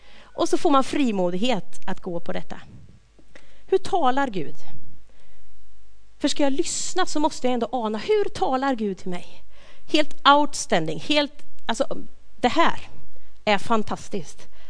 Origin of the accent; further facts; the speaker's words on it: Östergötland, Sweden; Jajamän, så jag är från Östergötland.